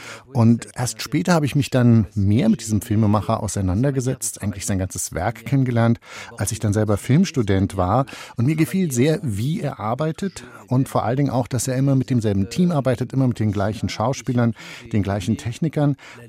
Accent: France; German is a second language; Und ich wollte mit meiner Sensibilität als Franzose eben etwas anderes machen.

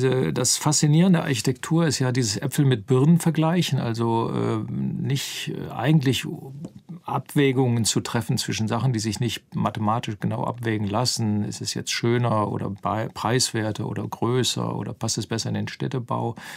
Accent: Solingen, North Rhine-Westphalia, Germany; die war näher an Solingen, wo ich groß geworden bin.

